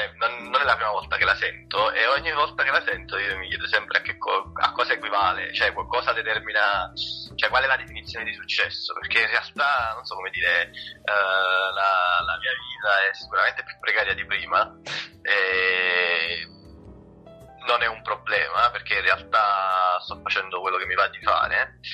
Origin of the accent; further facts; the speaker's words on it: Naples, Campania, Italy; accent: Neapolitan; se le persone mi dicono che sono napoletano, per me c'hanno ragione, cioè, nel senso, che cosa dici? Mi sembra abbastanza evidente sia dai tratti somatici che dall'accento e tutto